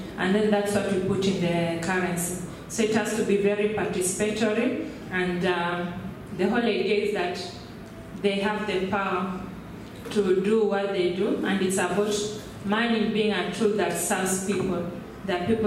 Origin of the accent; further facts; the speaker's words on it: Kenya; and I'm from Kenya